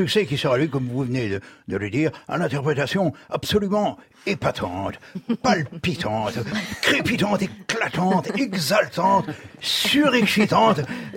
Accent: Mirecourt, Grand Est, France; je suis natif de Mirecourt, à mi-chemin entre Épinal et Remiremont.

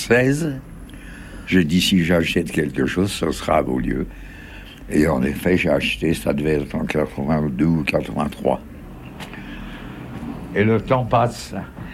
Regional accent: Paris, Île-de-France, France; born there; Je suis né à Paris, le 21 juillet 1926. Moi, j'étais évidemment né français. Et mes parents, en 1935, ont obtenu la naturalisation française.

